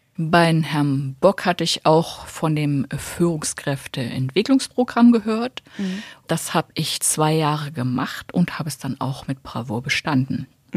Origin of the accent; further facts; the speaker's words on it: Senftenberg, Brandenburg, Germany; Und in Senftenberg, meiner Heimatstadt